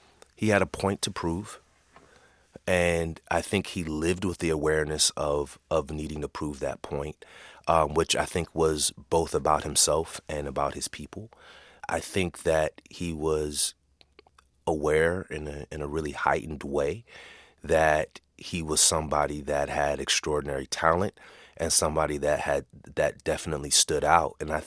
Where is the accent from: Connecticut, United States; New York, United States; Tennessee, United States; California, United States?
California, United States; And here it was, I was coming out from California.